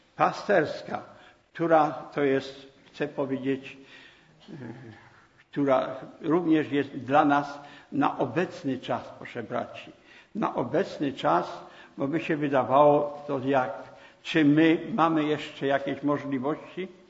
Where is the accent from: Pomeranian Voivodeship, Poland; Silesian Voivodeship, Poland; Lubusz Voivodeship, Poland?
Silesian Voivodeship, Poland; Żywiec; je pochodzę z Żywca